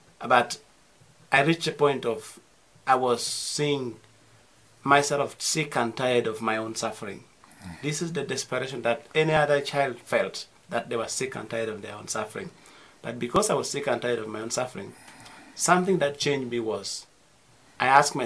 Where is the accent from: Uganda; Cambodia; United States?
Uganda; Lira, Northern Region; I am from Uganda. I am from Lira. I was born in northern Uganda